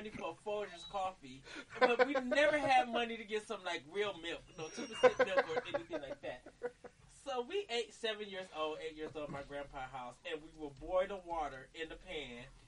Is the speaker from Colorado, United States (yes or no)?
no; North Chicago, Illinois, United States; No, I'm actually from North Chicago. I was born there.